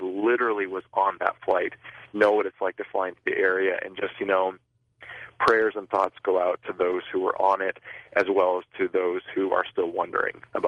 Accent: Iowa, United States; I'm from Iowa, and I know, you know, wind shears

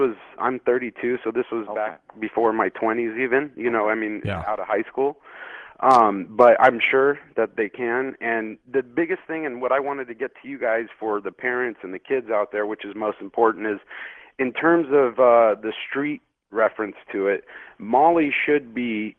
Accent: Las Vegas, Nevada, United States; I grew up here in Las Vegas

